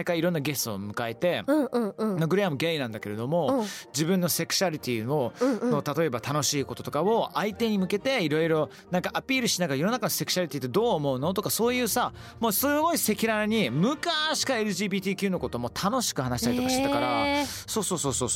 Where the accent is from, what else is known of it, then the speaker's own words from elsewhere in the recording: United Kingdom; ね、イギリス人としてさ、そういうふうに説明するのかなりね、よろしくないと思いますけどね。